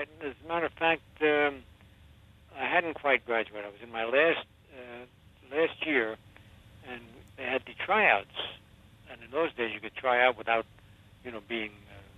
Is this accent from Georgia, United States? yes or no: no; Brooklyn, New York, United States; born there; Oh, I was born in Brooklyn, and my whole dream was to be a ball player for the Dodgers.